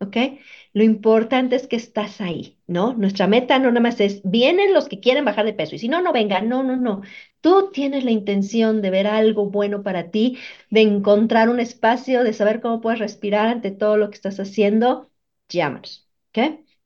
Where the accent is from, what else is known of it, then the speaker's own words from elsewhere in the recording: Mexico; moved away; mexicanos muy buenos, sabemos mexicanos que no estamos a veces pensando muy bien y estamos en delitos